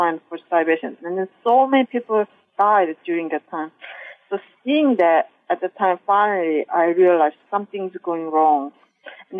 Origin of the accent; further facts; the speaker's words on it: North Korea; English is a second language; moved away as an adult; I am North Korean defector, and I was born in North Korea, and I lived there for 18 years